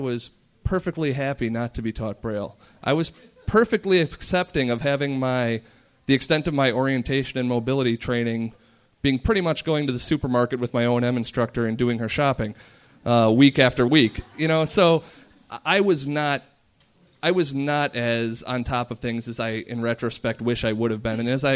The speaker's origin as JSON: {"language": "English", "region": "Wisconsin", "country": "United States", "said": "I am originally from Wisconsin. I graduated in 2007 from the University of Wisconsin. Go Badgers."}